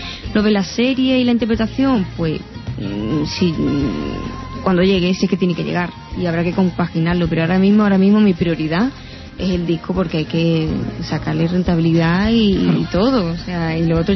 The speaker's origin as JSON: {"language": "Spanish", "region": "Andalusia", "country": "Spain", "said": "que son boleros y coplas de toda la vida, que yo soy andaluza."}